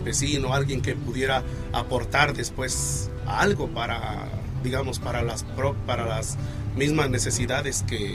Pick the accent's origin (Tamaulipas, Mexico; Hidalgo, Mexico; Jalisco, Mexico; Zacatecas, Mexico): Jalisco, Mexico; Encarnación de Díaz; Jalisco. Soy de La Chona, Jalisco, exacto.